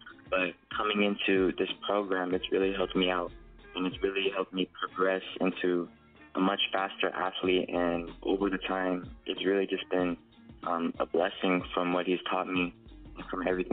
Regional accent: Las Vegas, Nevada, United States; I recently just graduated from Faith Lutheran High School, and I'm from Las Vegas, Nevada

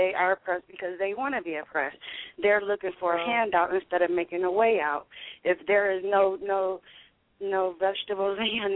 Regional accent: Buffalo, New York, United States; I'm from Buffalo, and I remember across the street from my house, my ex-husband's grandmother and grandfather had a big garden

